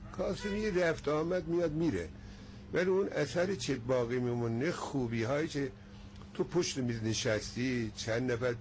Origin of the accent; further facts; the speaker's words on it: Zanjan, Zanjan Province, Iran; من در محله دروازه‌رشت زنجان قدیمی است، اونجا بزرگ شده هستیم.